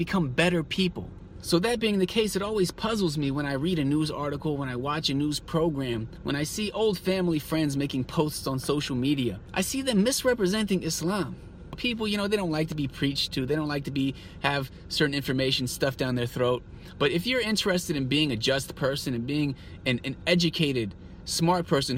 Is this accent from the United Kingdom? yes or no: no; United States; I'm an American. I go back home during the summers.